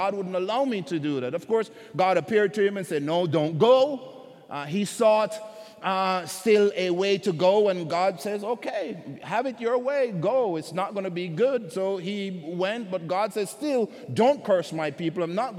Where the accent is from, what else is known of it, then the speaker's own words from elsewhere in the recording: Jamaica; growing up in Jamaica, maybe it was just our family.